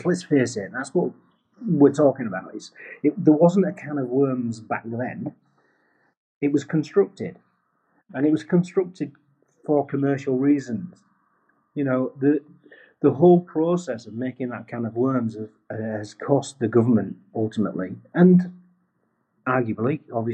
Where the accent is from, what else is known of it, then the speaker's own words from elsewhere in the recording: Yorkshire and the Humber, United Kingdom; Being a Yorkshireman